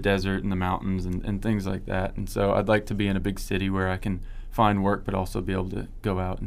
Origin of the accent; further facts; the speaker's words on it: Baton Rouge, Louisiana, United States; I'm from, well, that's where a lot of my family's from, but I'm from Baton Rouge.